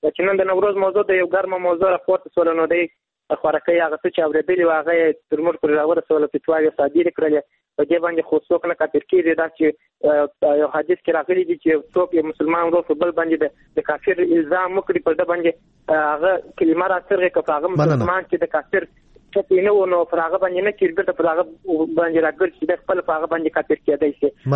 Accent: Kandahar, Afghanistan; له کندهار ولایت څخه یو تن محصل یم.

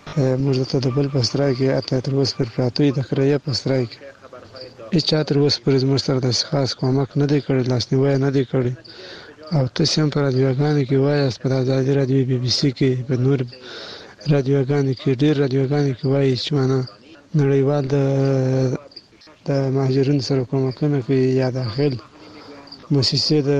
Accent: Bala Murghab, Badghis, Afghanistan; also born or lived in Pakistan; now in Kandahar, Afghanistan; افغان یم د کندهار ولایت څخه تاسو ته میسج لیږی دی اصلي د بادغیس ولایت د بنمرغاد ولسوالۍ یم خو فلحال اوس په کندهار کې اوسېږم. موږ مهاجرین د پاکستان نه راغوښتي یو

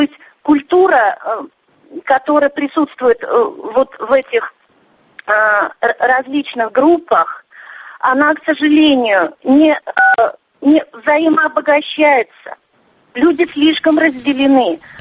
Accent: Bashkortostan, Russia; moved away as an adult; now in Moscow, Russia; вот родилась и выросла в Башкирии, да, и сын у меня тоже родился и вырос в Башкирии, но вот мы 5 лет уже живем тут в Москве, можно сказать.

